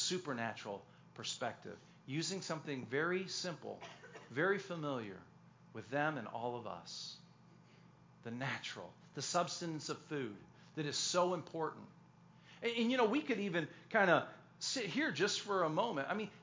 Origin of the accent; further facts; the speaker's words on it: Michigan, United States; I grew up in Michigan, and there was a saying midsummer, knee high.